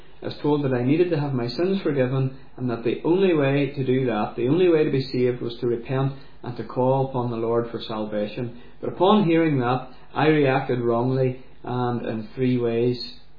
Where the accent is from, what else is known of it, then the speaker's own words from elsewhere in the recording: Londonderry, Northern Ireland, United Kingdom; I'm originally from Londonderry, but I now live just outside Microfield